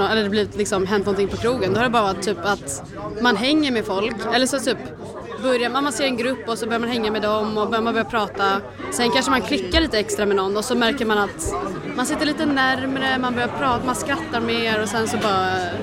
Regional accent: Stockholm, Stockholm County, Sweden; now in Örebro, Sweden; Jag pluggar i Örebro, men jag är från Stockholm.

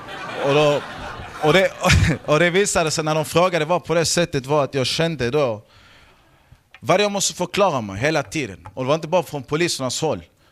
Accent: Malmö, Skåne, Sweden; om det står på min adress att jag är från Rosengård

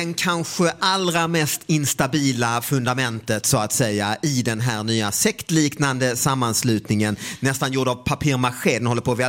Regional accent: Skåne, Sweden; Det är dialektalt. Jag är från Skåne.

